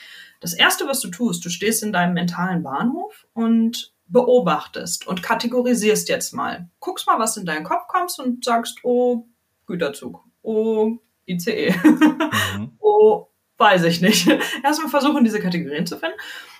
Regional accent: North Rhine-Westphalia, Germany; Ich komme aus dem Ruhrpott, der ist dann hier, der ist groß.

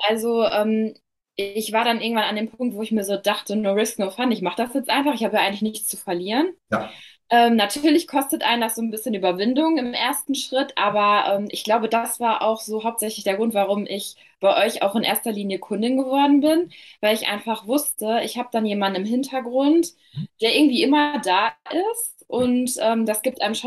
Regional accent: North Rhine-Westphalia, Germany; ich bin 24 Jahre alt, komme aus der Nähe von Dortmund

